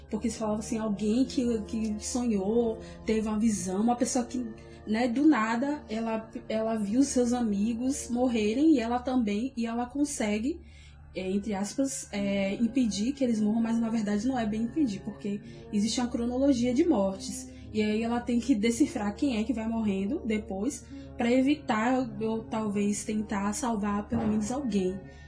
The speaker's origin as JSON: {"language": "Portuguese", "country": "Brazil", "said": "Que a gente é brasileiro, já fala pra"}